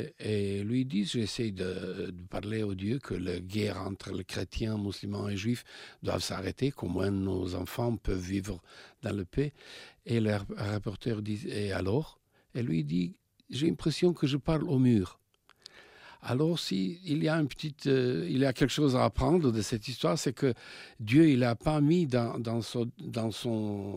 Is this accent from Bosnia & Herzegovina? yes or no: yes; Sarajevo, Federation of Bosnia and Herzegovina, Bosnia & Herzegovina; C'est un voyage de Belgrade à Sarajevo. Moi, je suis de Sarajevo.